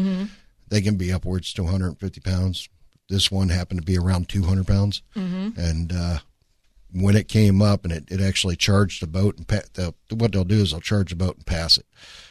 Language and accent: English; East Coast, United States; I know growing up on the East Coast was because we had Makos over there.